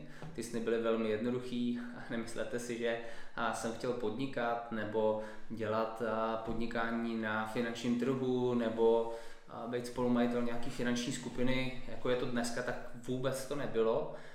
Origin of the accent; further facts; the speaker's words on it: Prague, Czechia; já jsem vyrůstal na Proseku na Praze 9